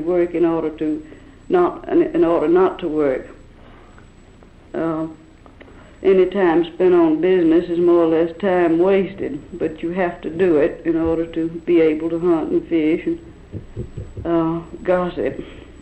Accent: the South, United States; We are mostly Irish, Scottish, English, Welsh. We grew up in an agricultural society mainly. The tradition of the South is not urban.

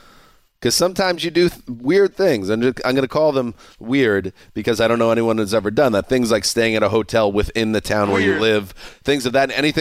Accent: New York, United States; I grew up in New York.

